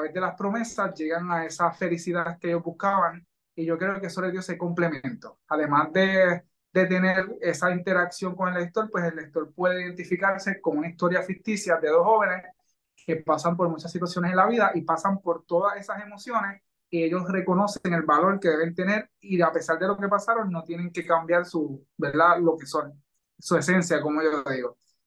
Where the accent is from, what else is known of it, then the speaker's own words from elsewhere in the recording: Villalba, Puerto Rico; Actualmente vivo en Ponce, pero soy villalbeño.